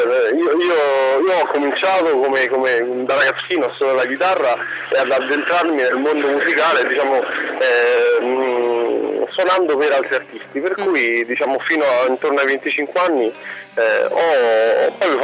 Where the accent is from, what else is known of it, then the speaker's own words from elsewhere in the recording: Rome, Lazio, Italy; essendo romano